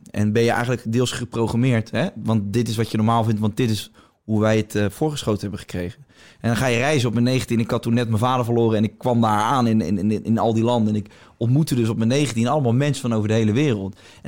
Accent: Rotterdam, South Holland, Netherlands; Ik kom uit Rotterdam, dus sowieso een multiculturele stad.

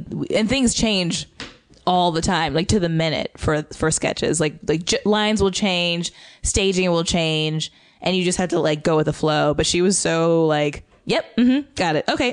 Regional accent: Indianapolis, Indiana, United States; No, I grew up in Indiana.

